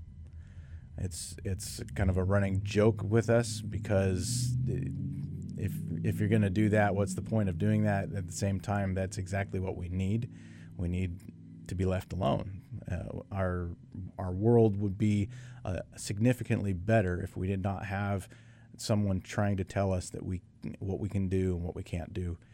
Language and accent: English; Pendleton, Oregon, United States; I grew up in Pendleton.